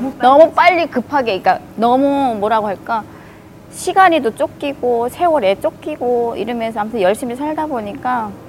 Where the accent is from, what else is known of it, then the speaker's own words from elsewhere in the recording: North Korea; now in South Korea; 이제 북한에서 왔으면 처음에도 우리를 보면은 조금 까마잡잡하고 좀 천지어 보이고